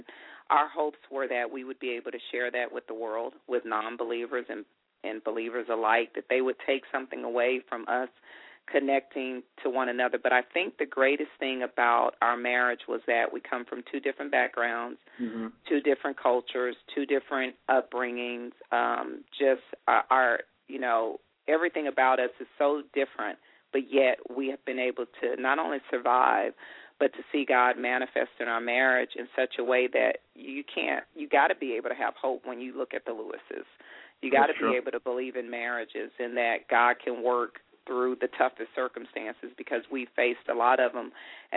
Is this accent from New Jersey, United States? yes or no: no; Los Angeles, California, United States; Well, first of all, we are from Los Angeles, and we were moving out here for a church